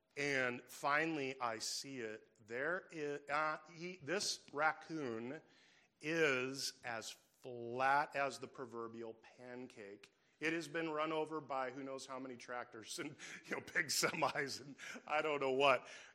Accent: Iowa, United States; I grew up in Iowa and in a city, but I go to my grandfather's farm

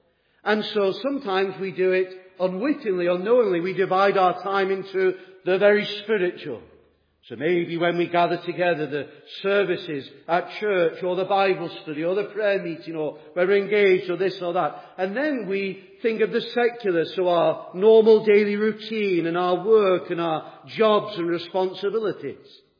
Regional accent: Southport, North West England, United Kingdom; My then pastor, when I was growing up in Southport, Peter Day, encouraged me to get to grips with the wisdom that is found in this book

